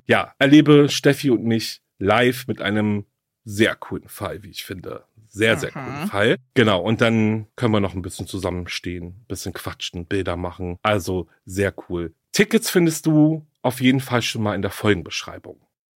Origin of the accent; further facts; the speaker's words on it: Berlin, Germany; weil Berlin ist ja meine Heimatstadt